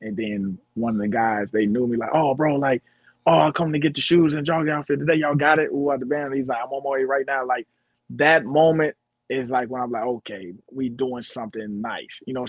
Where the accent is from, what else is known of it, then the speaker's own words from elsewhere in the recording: Chicago, Illinois, United States; because we're from Southside Chicago.